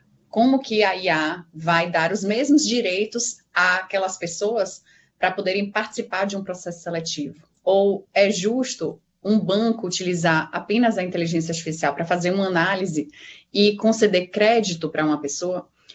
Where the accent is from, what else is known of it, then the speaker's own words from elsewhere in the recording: Bahia, Brazil; now in São Paulo, Brazil; fiz um mestrado na PUC de São Paulo, sou da Bahia, acabei me mudando para cá por conta disso.